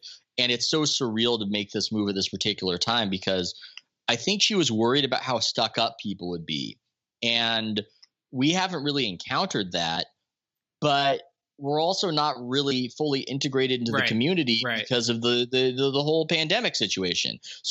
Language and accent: English; La Jolla, California, United States; when I was growing up in La Jolla, I would just hear things about what people were like there.